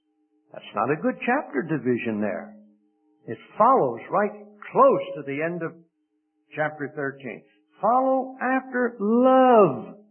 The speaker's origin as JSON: {"language": "English", "town": "Philadelphia", "region": "Pennsylvania", "country": "United States", "tie": "born or raised there", "said": "I was raised in Philadelphia. It's no longer the city of brotherly love."}